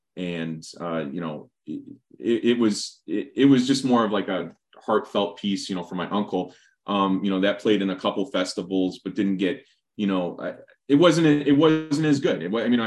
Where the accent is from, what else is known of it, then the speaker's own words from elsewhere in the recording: Chicago, Illinois, United States; now in San Antonio, United States; You know, I'm originally from Chicago, but moving to Texas and being in San Antonio